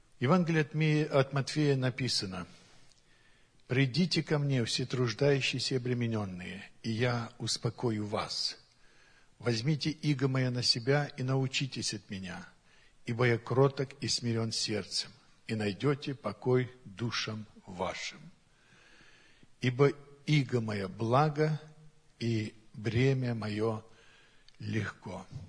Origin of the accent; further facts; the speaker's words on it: Chernivtsi Oblast, Ukraine; born there; now in Novohrodivka, Ukraine; Родился я в Черновицкой области, но уже более 40 лет я проживаю в Донецкой области.